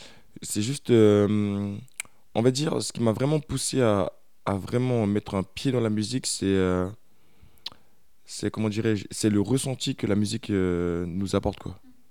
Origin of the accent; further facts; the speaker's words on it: Aulnay-sous-Bois, Île-de-France, France; Je suis originaire de Paris, plus précisément Aulnay-sous-Bois, dans le 93.